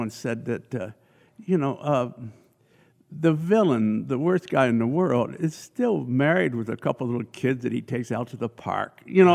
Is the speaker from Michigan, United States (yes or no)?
no; Vermont, United States; And I grew up in Vermont, and I said things like, you know, I went to New York, I wanted to do Shaw, Shakespeare, Moliere.